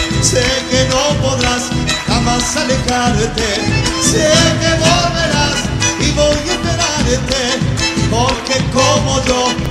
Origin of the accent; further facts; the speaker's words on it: Santa Fe, Argentina; Somos de Santa Fe, un poco repartidos. Acá los muchachos, pero todos de Santa Fe.